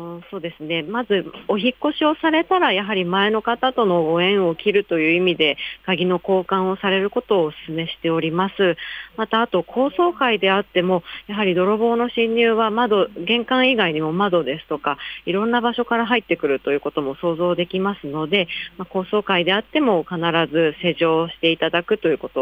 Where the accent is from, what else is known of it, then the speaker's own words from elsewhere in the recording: Chofu, Tokyo, Japan; 調布はですね、まあ、私が生まれ育ったということもあってかなり愛着はあるんですが、